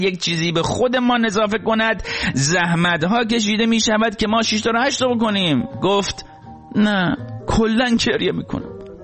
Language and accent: Persian; Rasht, Gilan, Iran; من خودم چه رشتی هستم،